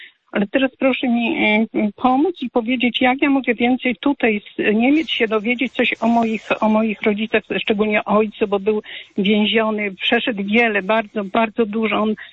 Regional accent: Lower Silesian Voivodeship, Poland; born there; Urodziłam się w wielodzietnej rodzinie pod Wrocławiem w Zabłocce.

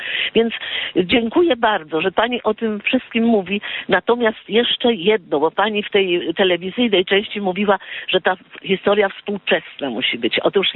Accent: Warsaw, Masovian Voivodeship, Poland; jestem z Warszawy

